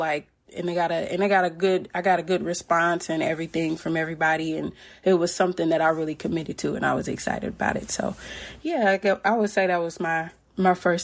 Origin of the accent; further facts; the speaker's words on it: Indiana, United States; I'm from Indiana, and I love